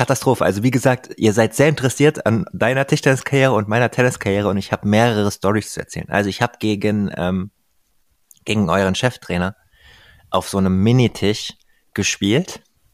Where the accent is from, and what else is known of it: Hesse, Germany; born or raised there